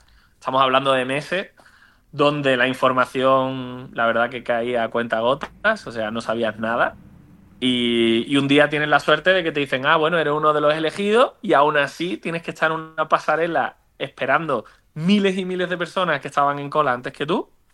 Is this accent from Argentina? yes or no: no; Andalusia, Spain; y encima yo que soy andaluz, Málaga, que me pilla